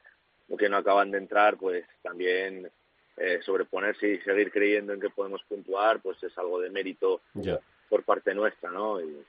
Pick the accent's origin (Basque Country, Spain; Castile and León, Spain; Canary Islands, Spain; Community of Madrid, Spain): Castile and León, Spain; Valladolid; born there; moved away; Yo nací en Valladolid, aunque ya llevo muchos años fuera de allí, pero bueno, también es tu tierra, tienes gente allí que va a verte